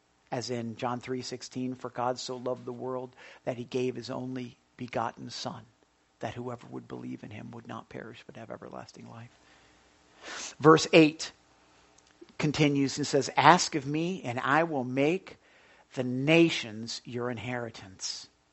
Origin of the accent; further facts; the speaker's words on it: United States; Listen, I'm very proud to be an American. I'm very thankful for being American.